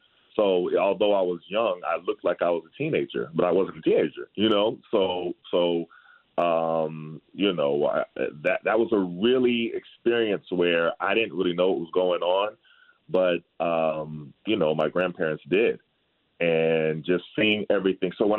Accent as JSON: {"language": "English", "town": "Tulsa", "region": "Oklahoma", "country": "United States", "tie": "born or raised there", "also_born_or_lived": "Harlem, United States", "said": "because I was born in Harlem, but then I moved to Tulsa, Oklahoma."}